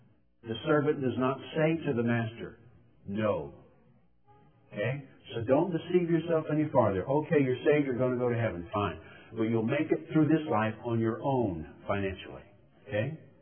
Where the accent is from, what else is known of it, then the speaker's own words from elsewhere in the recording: Alabama, United States; it's no secret to you guys that I come from South Alabama poor white trash.